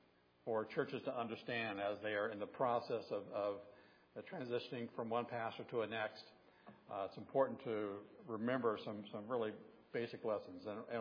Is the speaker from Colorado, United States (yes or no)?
no; Ohio, United States; I grew up in Southern Ohio, far away from any tropical beaches, beautiful ocean waters.